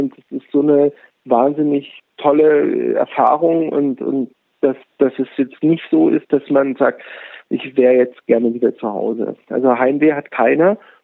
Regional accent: Munich, Bavaria, Germany; Also ich komme aus München und da ist mir keine Kaiserpinguinkolonie bekannt.

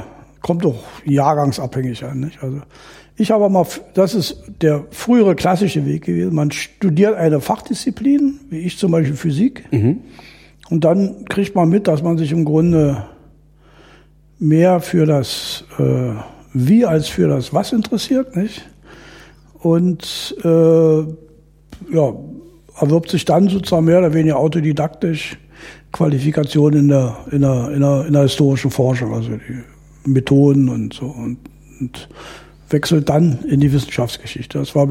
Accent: Germany; Also ich bin in der DDR groß geworden

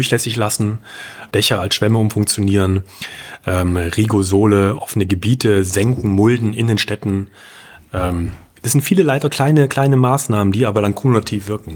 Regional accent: Leipzig, Saxony, Germany; Wir fehlen allerdings als Leipziger natürlich da die erste Handerfahrung.

